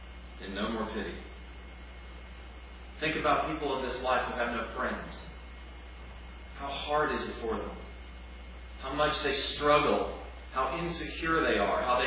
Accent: United States; born there; But it wasn't my choice to be born in America.

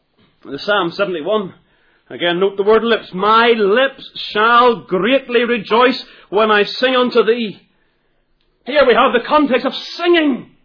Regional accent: Northern Ireland, United Kingdom; Because I've got a melancholy. I'm from Ulster, you know. I'm not allowed to be happy and be from Ulster.

